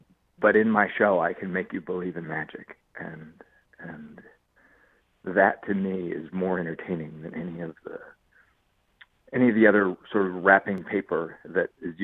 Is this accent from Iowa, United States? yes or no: yes; Ames, Iowa, United States; when I grew up in Ames, there were no other magicians in town.